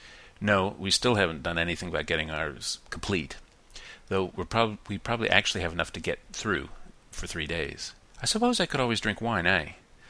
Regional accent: Texas, United States; also born or lived in Oklahoma; it's like living in Tornado Alley when I was growing up in Texas and Oklahoma.

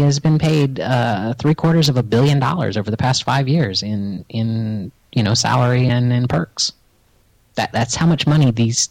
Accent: St. Petersburg, Florida, United States; I mean, you have the St. Petersburg Times, which is owned by the nonprofit Poynter Institute from my hometown, yay

